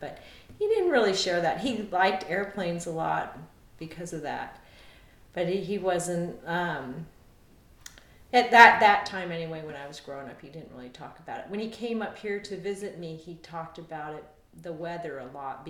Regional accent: Reno, Nevada, United States; I was born in Reno, Nevada, July 1st, 1957. And I went to school there in high school, and then I went off to college.

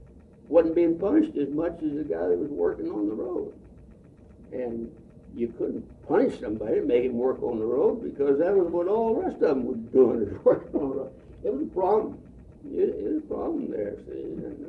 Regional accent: Palestine, Texas, United States; My hometown was Palestine, Texas, East Texas, and we had lots of colored people there.

